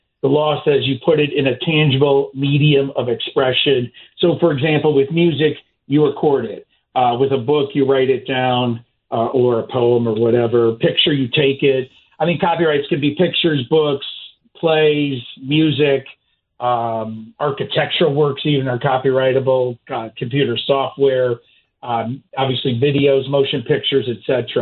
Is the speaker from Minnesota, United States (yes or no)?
no; Chicago, Illinois, United States; now in Kansas City, United States; By the way, I'm from the South Side. I'm from Beverly, so I grew up listening to WGN.